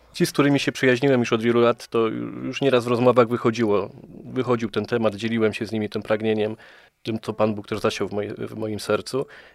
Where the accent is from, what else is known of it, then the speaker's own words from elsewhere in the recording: Syców, Lower Silesian Voivodeship, Poland; bo pochodzę z Sycowa